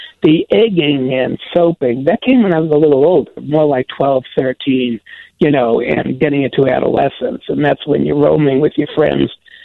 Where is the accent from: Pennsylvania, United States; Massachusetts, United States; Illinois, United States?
Massachusetts, United States; Boston; Well, when I grew up in Boston, and we would soap windows, throw eggs, and TPing didn't exist when I was a kid.